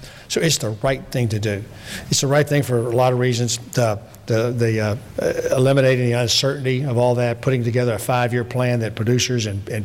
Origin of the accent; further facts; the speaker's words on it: Texas, United States; Just, I know the Midwestern guys are anxious because I'm from Texas and Sonny's from Georgia and peanuts and cotton and all those kind of good things.